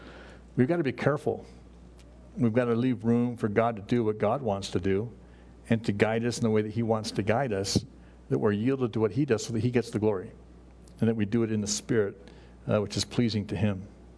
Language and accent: English; Ireland; I'm Irish, but I'm also part of the seed of Abraham because I believe in Jesus Christ as my Lord and Savior.